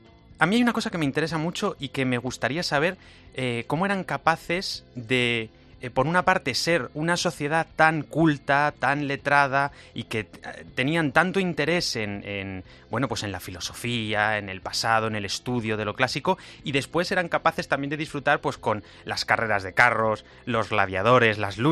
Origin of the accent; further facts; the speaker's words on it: Segovia, Castile and León, Spain; born there; Al final, yo nací en Segovia y ese acueducto romano increíble que tenemos...